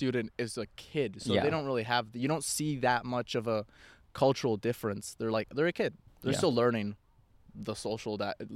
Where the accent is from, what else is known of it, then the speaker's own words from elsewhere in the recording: Argentina; born there; English is a second language; I'm white. Like, yeah, I'm Latin American, but my ancestors are European. I was born in Argentina. My grandparents were born in Argentina.